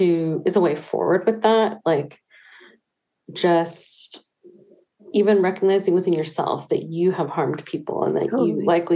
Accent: Pacifica, California, United States; after my childhood growing up in Pacifica, which is predominantly Caucasian

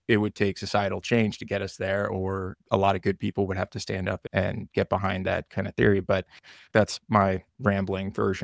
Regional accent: United States; growing up in the United States, most people, at least in my position, like the middle class, feel pretty secure

